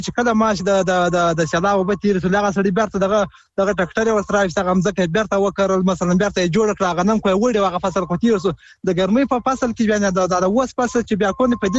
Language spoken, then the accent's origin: Pashto; Nad Ali, Helmand, Afghanistan; د هلمند اولاد د ندالی ته